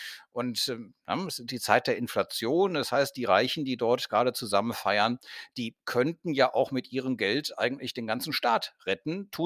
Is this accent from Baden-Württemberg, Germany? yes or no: no; Cologne, North Rhine-Westphalia, Germany; Ich komme aus Köln. Wir haben beispielsweise den Kölnberg, wir haben Chorweiler und viele andere Bereiche